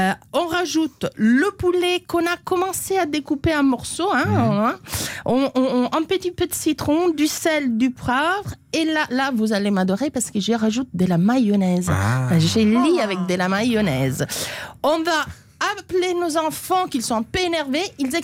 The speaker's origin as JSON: {"language": "French", "town": "Rome", "region": "Lazio", "country": "Italy", "tie": "born there", "said": "Moi non plus. Moi, je suis née à Rome."}